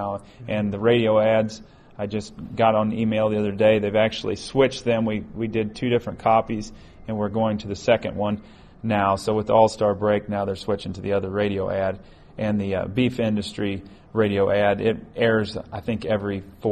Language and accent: English; Marthasville, Missouri, United States; I'm from Marthasville, Missouri.